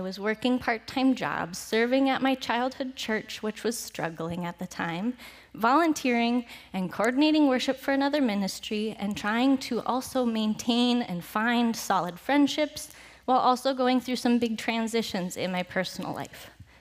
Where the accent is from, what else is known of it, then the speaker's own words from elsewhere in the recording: Midwest, United States; I'm a Midwesterner born and raised, and so my heart has a soft spot for this place with its small towns, its people, the giant lake, and the tall pines.